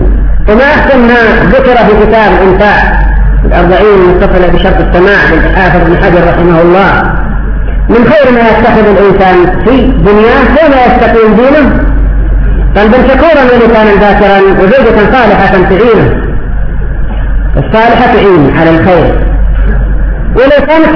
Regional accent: Yemen; وعندنا في اليمن المتزوج يقوم بسرعه قبل الولي

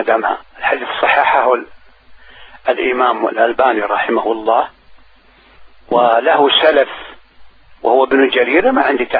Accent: Saudi Arabia; حتى عندنا في السعودية

